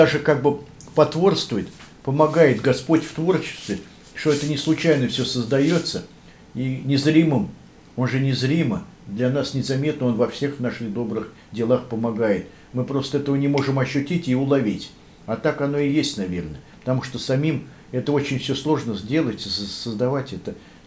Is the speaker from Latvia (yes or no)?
no; Russia; born there; я родился в России и что у нас православная вера.